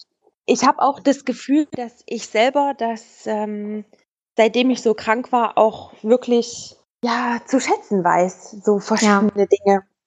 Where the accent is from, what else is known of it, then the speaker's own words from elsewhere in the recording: Germany; ich komme aus Deutschland